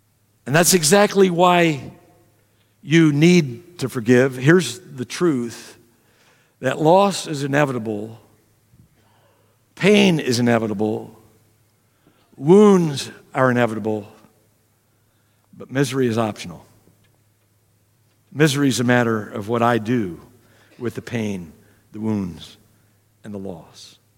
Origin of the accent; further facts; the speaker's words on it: Archbold, Ohio, United States; He was a farmer in Archbold, Ohio, my hometown.